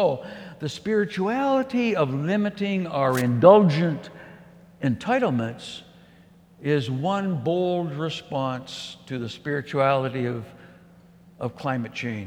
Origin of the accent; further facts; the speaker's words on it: Calgary, Alberta, Canada; You know, I come from Calgary.